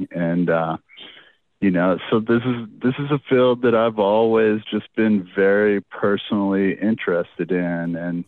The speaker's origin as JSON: {"language": "English", "region": "Tennessee", "country": "United States", "tie": "born or raised there", "said": "I grew up in Tennessee"}